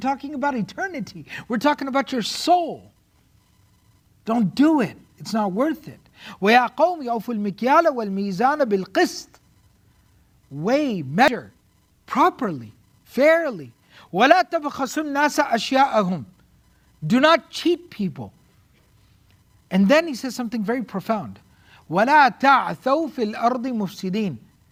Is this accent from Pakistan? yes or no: yes; Pakistan; I can say that. I'm from Pakistan.